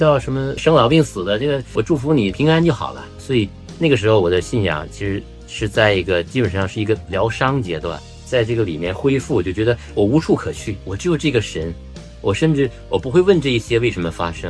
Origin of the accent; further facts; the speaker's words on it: Shenyang, Liaoning, China; 因为我就是我老家在东北沈阳人